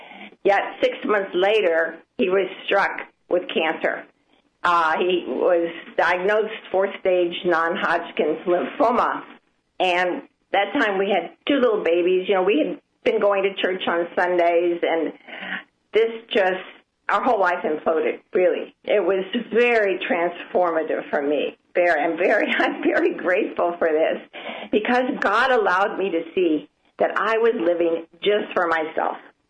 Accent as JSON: {"language": "English", "town": "Omaha", "region": "Nebraska", "country": "United States", "tie": "born or raised there", "said": "I grew up Catholic in the church, and I grew up in Omaha, Nebraska, actually, and I married a man who was a German, born and raised in Germany"}